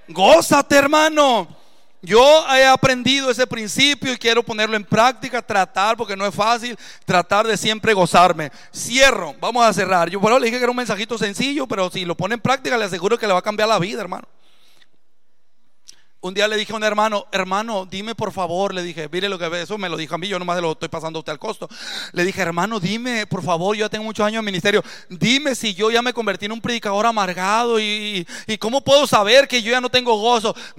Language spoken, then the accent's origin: Spanish; Sinaloa, Mexico; Yo también soy de Sinaloa